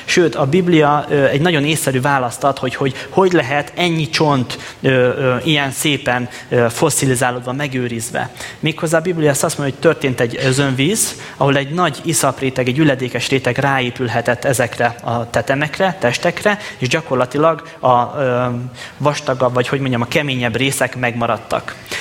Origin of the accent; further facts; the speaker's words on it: Kétegyháza, Békés, Hungary; Én faluról származom, két egyház vagyok, az Békés megye